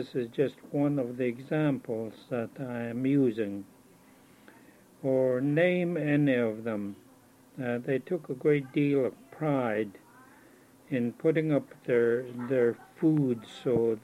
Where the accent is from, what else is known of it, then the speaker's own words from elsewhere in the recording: Hector Island, Alaska, United States; born there; I'm 66 years old. I was born in Hector Island outside of Carheen on Prince of Wales. But Cake is where my roots are.